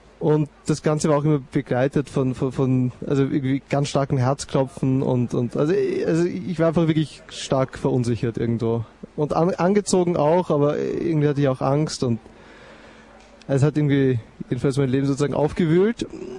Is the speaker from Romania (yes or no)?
no; Vienna, Austria; ich bin jetzt 30 Jahre alt, ich bin gebürtiger Wiener aus dem 3. Bezirk